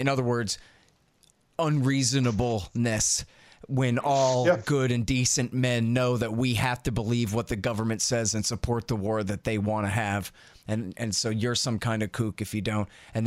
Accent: Texas, United States; You know, in my case, I'm from Texas.

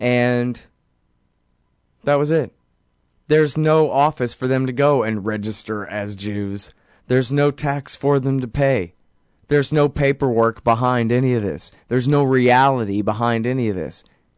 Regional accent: Texas, United States; I'm saying it wrong. Sorry, I'm from Texas.

